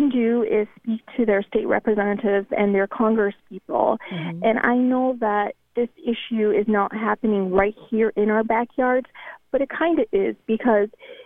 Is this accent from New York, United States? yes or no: no; Michigan, United States; even in my home state of Michigan, quite a bit of terrorist activity.